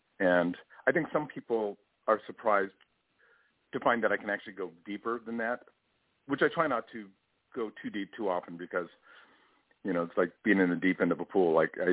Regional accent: Los Angeles, California, United States; also born or lived in San Diego; I grew up in Los Angeles, Southern California. I was born in San Diego.

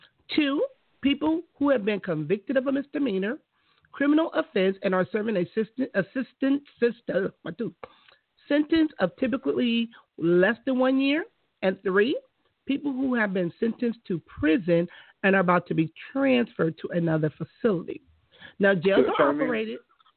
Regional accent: Compton, California, United States; and growing up in Compton, I saw a lot of that in just the neighborhood and the community that I lived

